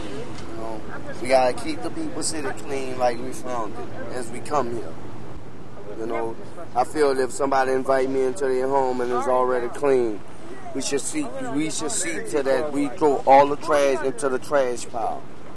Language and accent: English; New Orleans, Louisiana, United States; now in Houston, United States; I'm from New Orleans, some of St. Bernard, New Orleans, Spanish. But it feels better down here, you know what I'm saying?